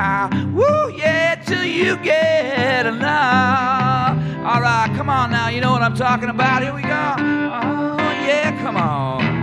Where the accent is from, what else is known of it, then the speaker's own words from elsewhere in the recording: New York, United States; When I was a kid growing up in Western New York State, Friday night you'd play at the Fire Hall.